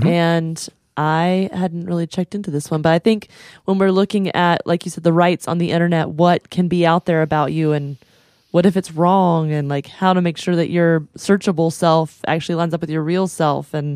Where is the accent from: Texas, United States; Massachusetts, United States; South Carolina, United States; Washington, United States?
South Carolina, United States; Yeah, I do think, even though I was raised in the Sandhills of South Carolina